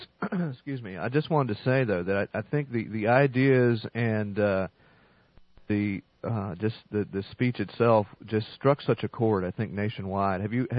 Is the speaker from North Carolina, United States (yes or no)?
yes; North Carolina, United States; I hail from North Carolina, which is a fairly there are liberal pockets here, but it's a fairly conservative state overall